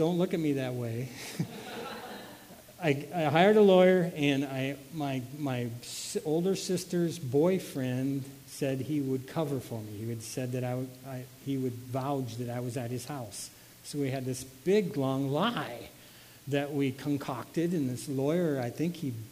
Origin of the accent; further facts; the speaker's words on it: Iowa, United States; there was a big festival in my hometown in this little town in Iowa.